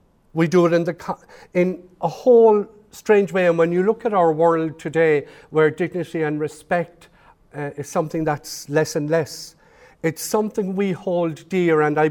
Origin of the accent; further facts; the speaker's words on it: Cork, Munster, Ireland; as a child growing up in Cork City